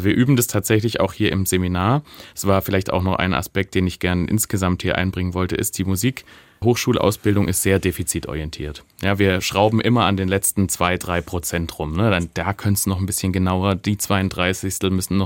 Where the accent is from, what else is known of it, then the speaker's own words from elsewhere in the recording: Tübingen, Baden-Württemberg, Germany; Ja, ich komme aus Tübingen, genau.